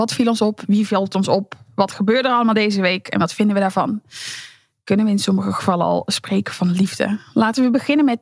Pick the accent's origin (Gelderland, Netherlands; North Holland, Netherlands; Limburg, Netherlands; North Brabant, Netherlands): Limburg, Netherlands; Bij mij wordt er ook vaak gedacht dat ik uit Brabant kom. Ik kom uit Limburg